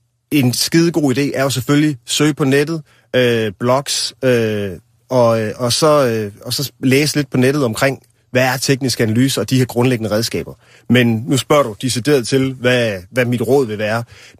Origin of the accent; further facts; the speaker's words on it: North Denmark Region, Denmark; Nu er jeg jo gammel nordjyde og interesserer mig for aktier og privatøkonomi i det hele taget, og aktiehandel. Så da jeg voksede op som teenager i Nordjylland, der begyndte jeg jo også at kigge lidt på aktiemarkedet. Lidt senere, der flyttede jeg så til Aarhus